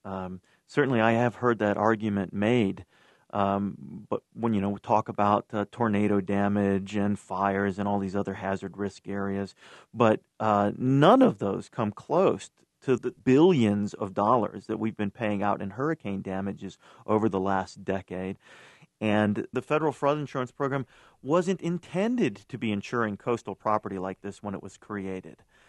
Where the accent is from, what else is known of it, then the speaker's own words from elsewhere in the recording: North Carolina, United States; there are a couple of congressmen in my home state of North Carolina